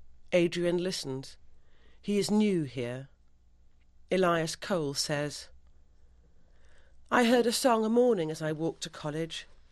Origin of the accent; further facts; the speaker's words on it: Scotland, United Kingdom; born there; I was born in Scotland to a Scottish mother and a father from Sierra Leone.